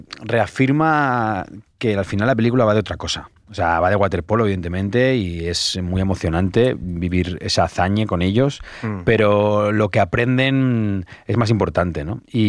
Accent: Barcelona, Catalonia, Spain; Pues yo soy de Poblenou y sí que había mucha cultura de la natación, del waterpolo.

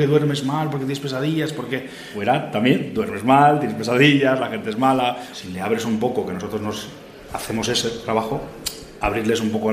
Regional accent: Basque Country, Spain; Yo volveré a mi pueblo, tranquilamente, que tengo ahí, estoy haciendo una casita en un pueblo aquí de Álava.

